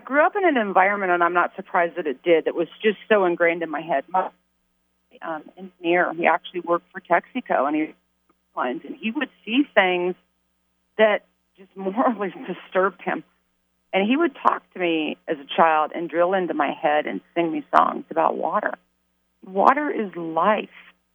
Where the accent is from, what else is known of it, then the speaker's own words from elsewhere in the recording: Kansas, United States; I got to say it because I'm from Kansas, but that's the Wizard of Oz.